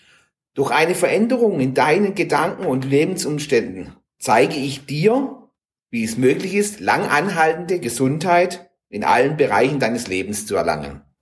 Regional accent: Schwäbisch Hall, Baden-Württemberg, Germany; ich komme aus Schwäbisch Hall.

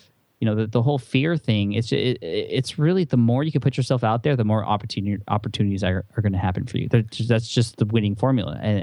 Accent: San Diego, California, United States; we're from San Diego, so we love the beach and stuff.

